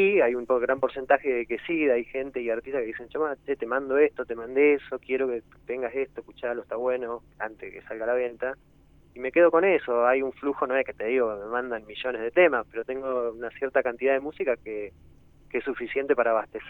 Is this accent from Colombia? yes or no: no; Argentina; como todo argentino